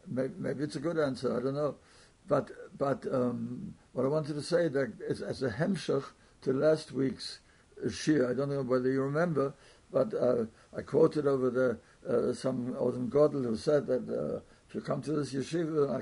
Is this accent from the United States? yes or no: no; England, United Kingdom; I ought to know, I come from England